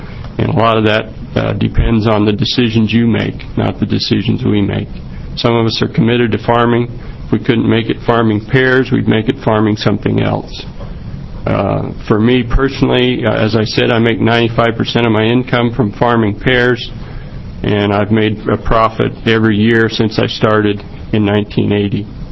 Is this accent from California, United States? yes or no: no; Parkdale, Oregon, United States; But I'm a farmer from Parkdale, Oregon, and I farm about 50 different lots in the Upper Hood River Valley